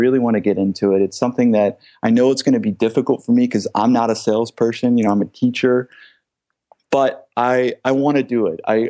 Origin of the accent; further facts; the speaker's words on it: Texas, United States; moved away as an adult; So I am originally from Texas, but I moved out to California when I was 20. I'm 31 now.